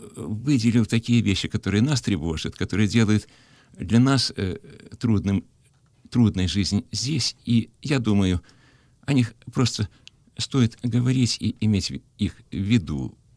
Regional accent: Kyiv, Ukraine; moved away as an adult; и по сознанию своему, и по чувствам, по образу жизни я убежденный киевлянин, я очень люблю родной свой город. Я много о нем писал, жил здесь, ходил в школу, учился ходить

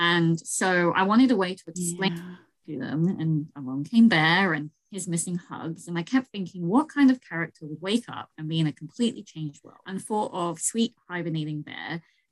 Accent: Thatcham, South East England, United Kingdom; moved away as an adult; now in San Diego, United States; But I was born and raised in Thatcham. It's a little village near Newbury in the beautiful English countryside.

